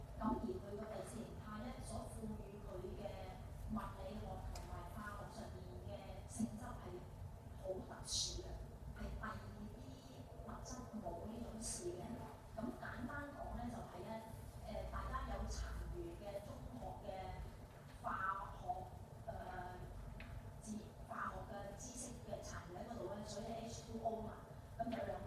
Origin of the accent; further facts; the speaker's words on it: Guangdong, China; 咁點樣用我哋廣東人嘅生活經驗？